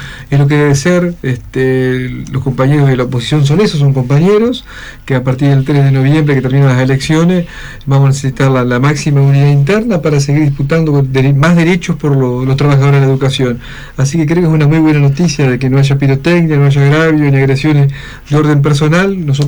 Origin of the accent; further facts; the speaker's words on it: Colón, Entre Ríos, Argentina; now in Paraná, Argentina; allá que nos toca vivir en Paraná por las funciones que tenemos, yo soy de Colón